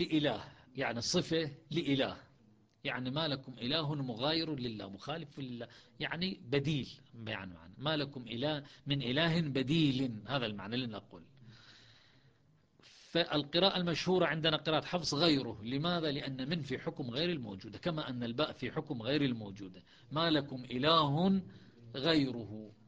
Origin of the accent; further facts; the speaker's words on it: Iraq; ولذلك عندنا في العراق تطلق كلمة كعب،